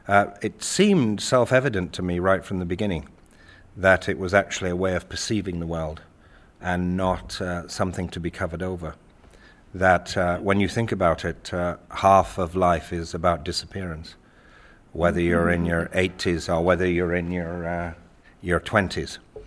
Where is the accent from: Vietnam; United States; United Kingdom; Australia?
United Kingdom; England; I grew up in Yorkshire, but I grew up of an Irish mother. And I grew up with her songs and stories in my infant ear. And I have another parallel life in Ireland